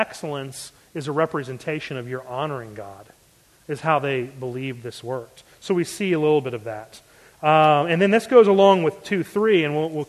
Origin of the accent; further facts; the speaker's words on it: Baltimore, Maryland, United States; because I grew up around Baltimore, in between Philly, Baltimore, and D.C., I got to play some really cool jazz joints.